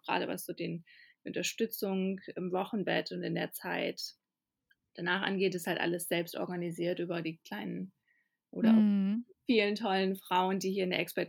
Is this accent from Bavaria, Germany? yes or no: no; Cloppenburg, Lower Saxony, Germany; Ja, aus Kloppenburg. Kleine norddeutsche Stadt.